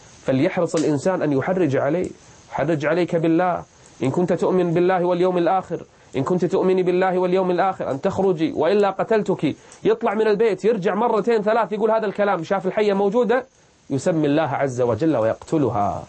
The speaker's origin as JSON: {"language": "Arabic", "country": "Kuwait", "accent": "Kuwaiti", "said": "أو إحنا بلهجتنا الكويتية نسميه البراعصي"}